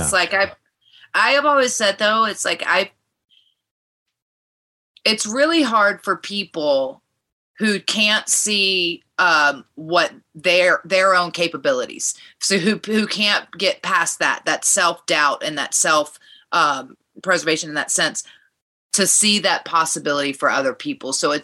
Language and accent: English; Virginia, United States; Obviously because I grew up in Virginia and it was a lot of like Georgia Championship Wrestling and NWA and that kind of mid-Atlantic area.